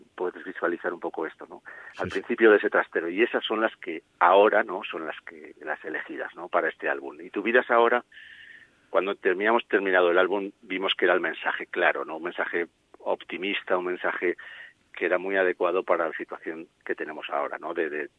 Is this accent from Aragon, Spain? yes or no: yes; Zaragoza, Aragon, Spain; yo soy de Zaragoza